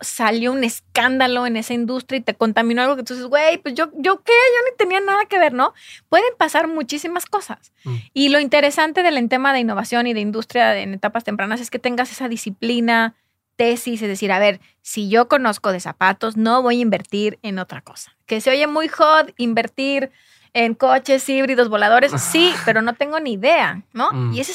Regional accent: Jalisco, Mexico; yo soy de Jalisco, ¿no?

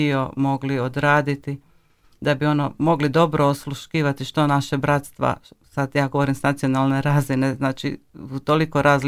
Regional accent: Karlovac, Karlovac County, Croatia; Dolazim iz Karlovca.

